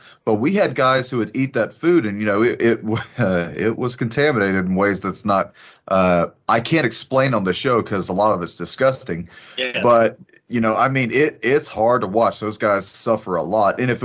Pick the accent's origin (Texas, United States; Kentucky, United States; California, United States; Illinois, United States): Texas, United States; you know, I'm from Southeast Texas, so us rednecks get a little inventive every now and then.